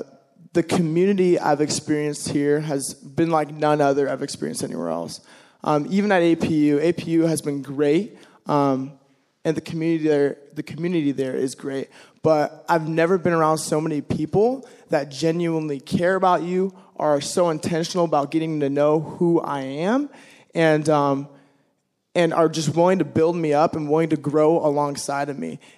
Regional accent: Mount Hermon, California, United States; so I grew up around Mount Hermon, spent a lot of time here just growing up

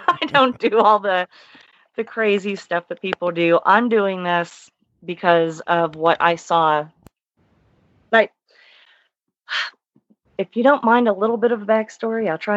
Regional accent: East Liverpool, Ohio, United States; But see, I'm actually from East Liverpool, Ohio.

